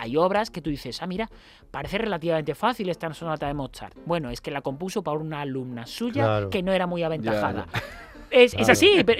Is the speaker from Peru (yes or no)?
no; Seville, Andalusia, Spain; soy sevillano.